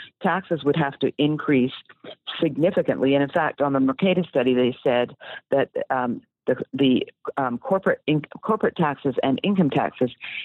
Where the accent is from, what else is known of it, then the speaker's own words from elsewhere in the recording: Canada; because I'm Canadian. I grew up under single payer healthcare where no private insurance is allowed.